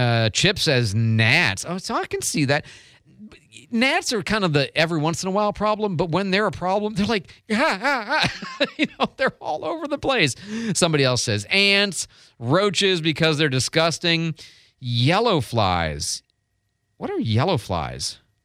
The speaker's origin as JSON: {"language": "English", "region": "Midwest", "country": "United States", "tie": "born or raised there", "said": "I grew up in the Midwest with cicadas."}